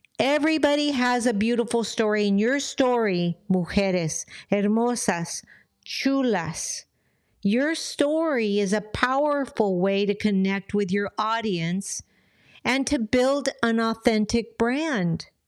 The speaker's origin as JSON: {"language": "English", "town": "San Diego", "region": "California", "country": "United States", "tie": "born or raised there", "first_language": "Spanish", "second_language": "English", "said": "I was born and raised an American. I was born here in San Diego. Yes, if you want to look at that, but English was not my first language. Spanish was my first language"}